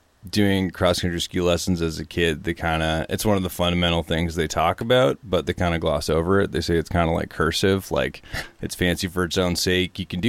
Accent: Ottawa, Ontario, Canada; because I grew up on the East Coast, like, you know, ski hills around Ottawa are not, mm-hmm. you know, out west.

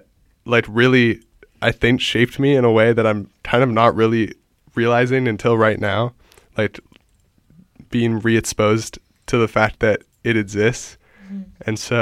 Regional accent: Richmond, British Columbia, Canada; I'll reiterate it now, I grew up in Richmond.

